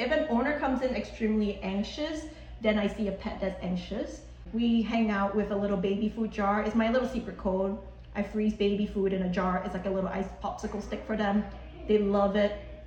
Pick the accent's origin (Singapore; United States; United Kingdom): Singapore; I think this also comes into me growing up in Singapore. I have Asian moms and grandma.